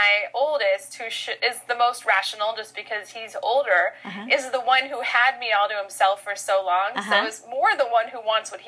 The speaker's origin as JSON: {"language": "English", "town": "Wayzata", "region": "Minnesota", "country": "United States", "tie": "born or raised there", "said": "I grew up in Minnesota. So I grew up in a little town just outside Minneapolis called Wayzata"}